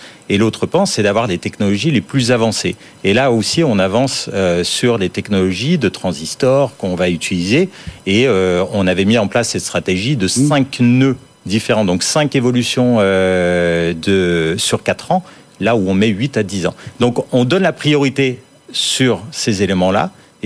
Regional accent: France; nous, en tant que Français

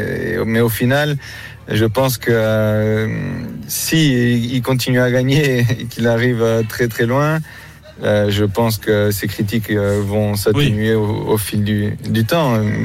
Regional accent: Portugal; Et même nous, en tant que Portugais

